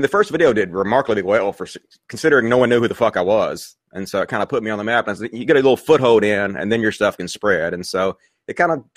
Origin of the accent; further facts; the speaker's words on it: Mississippi, United States; I grew up in Mississippi in a Mississippi education, and I was never taught any of that stuff.